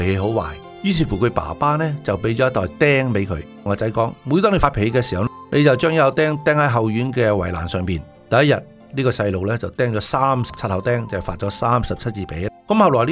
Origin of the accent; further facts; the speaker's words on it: China; 我们中国人都有讲句说话，破镜重圆之后总有条裂痕